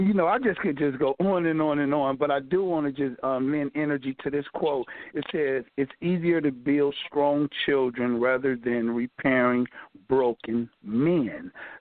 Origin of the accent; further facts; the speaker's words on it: Los Angeles, California, United States; And I feel that a lot of men, as I did growing up in Watts, I only dealt with masculinity from stick out your chest, young buck.